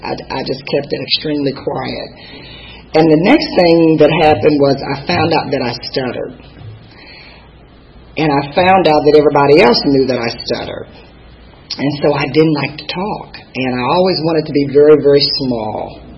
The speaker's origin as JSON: {"language": "English", "town": "Huntington", "region": "West Virginia", "country": "United States", "tie": "born there", "said": "I was born in Huntington, West Virginia. It's an extremely small town."}